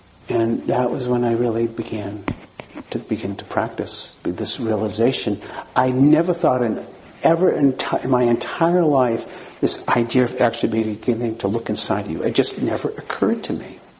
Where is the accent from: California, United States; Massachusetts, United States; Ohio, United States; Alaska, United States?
Massachusetts, United States; Growing up outside of Boston, my family loved Chinese food, and I, from a little boy, would be going to Chinese restaurants